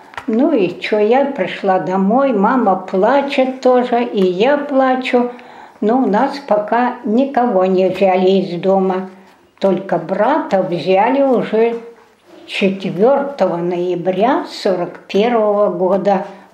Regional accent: Stupishino, Russia; born there; Я родилась в селе Ступишино, вот, Тижинского района, в 1926 году, 14 апреля.

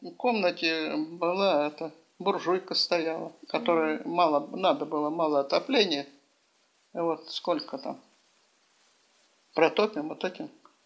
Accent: Streletsk, Saint Petersburg, Russia; born there; Родилась город Стрелецк, сейчас курортный район Санкт-Петербурга.

